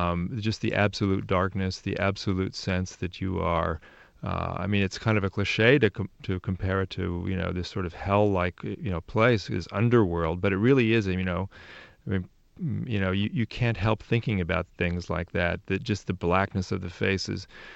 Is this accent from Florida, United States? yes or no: no; California, United States; I mean, I grew up in Silicon Valley and was used to celebrating the wonders of electrons